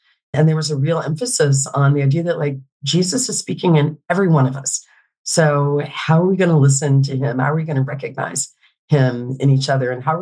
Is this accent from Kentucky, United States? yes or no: yes; Kentucky, United States; I'm not just Southern. I'm Appalachian, like Kentucky.